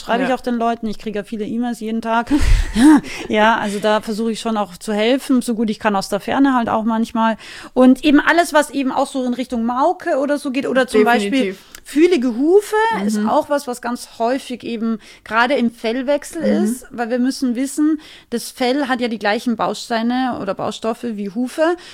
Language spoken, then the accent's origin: German; Austria; ich bin aus Österreich, ich bin ein relativ direkter Mensch.